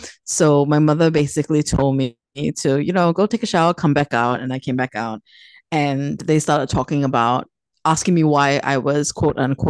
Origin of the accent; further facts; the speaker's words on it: Singapore; I started to realize that a lot of the work I was putting out dealt with experiences growing up in Singapore, living there as a young adult.